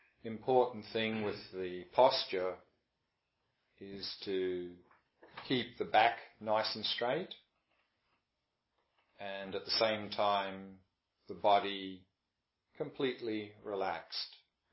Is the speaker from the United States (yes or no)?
no; Australia; I was born in Australia, grew up there.